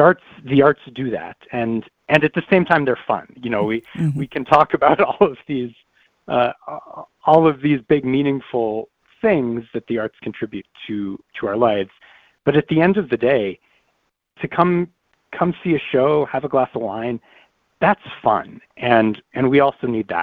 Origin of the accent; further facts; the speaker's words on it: Colorado Springs, Colorado, United States; moved away; also born or lived in New York City; So I grew up in Colorado Springs and quite frankly couldn't wait to get out. I moved to New York City and pursued a performing career in the city for several years.